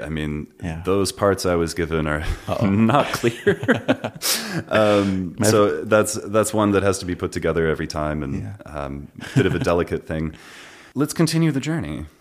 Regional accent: United States; we're both American citizens here, and I think the world knows we're not the first experts in geography.

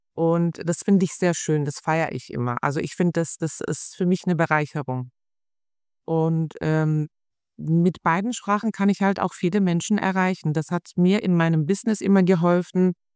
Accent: Germany; born there; ich bin hier geboren in Deutschland. Mein Vater war oder ist, der ist zwar jetzt in Rente, aber er ist ein Gastarbeiter. Ich bin hier geboren.

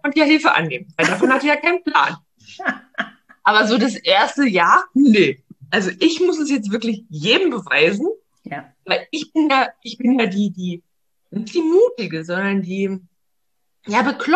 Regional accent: East Germany, Germany; Ich bin in den Nachwehen der DDR groß geworden.

